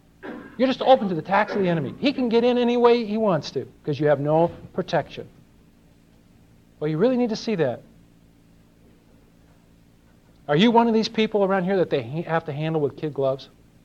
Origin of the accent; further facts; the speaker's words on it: Los Angeles, California, United States; I've been around Jewish people most all of my life growing up in Los Angeles.